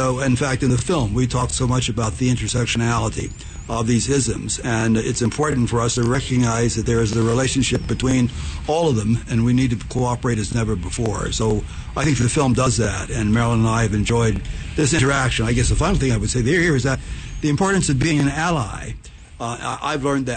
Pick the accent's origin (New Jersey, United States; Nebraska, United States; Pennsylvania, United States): New Jersey, United States; Asbury Park; I participated in my hometown where I live now, Asbury Park, a community of 16,000 people